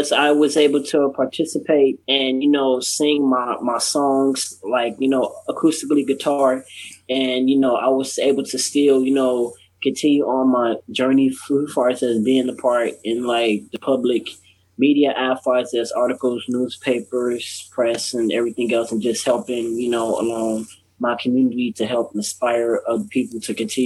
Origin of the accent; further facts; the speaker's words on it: Gary, Indiana, United States; also born or lived in Chicago; I was born in Chicago. I grew up in Gary, Indiana.